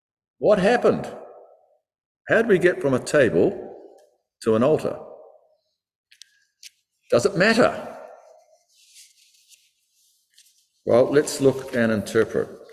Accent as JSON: {"language": "English", "country": "New Zealand", "said": "from then on, I knew that what I might assume as a Kiwi barbecue was not local practice."}